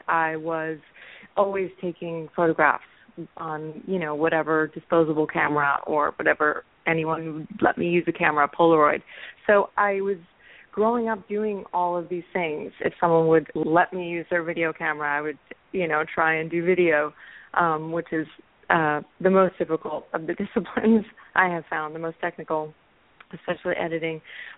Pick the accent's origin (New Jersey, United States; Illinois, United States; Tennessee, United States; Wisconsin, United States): New Jersey, United States; moved away as an adult; also born or lived in New York City, United States; now in Los Angeles, United States; I was raised in New Jersey, spent my adulthood in New York City, so I'm basically an East Coaster.